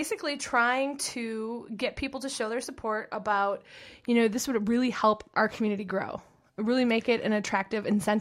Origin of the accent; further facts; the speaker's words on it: Detroit, Michigan, United States; now in East Lansing, United States; I grew up in the Metro Detroit area, came here to go to school, fell in love with the area, and now I own my own business in East Lansing.